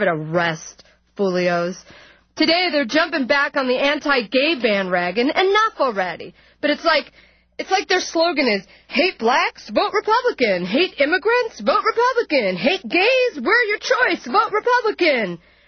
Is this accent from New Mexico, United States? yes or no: no; Los Angeles, California, United States; it means that I'm on the air in my hometown of Los Angeles. I am 100% Mexican-American Valley girl. I'm coming to you live from the 818 in Los Angeles.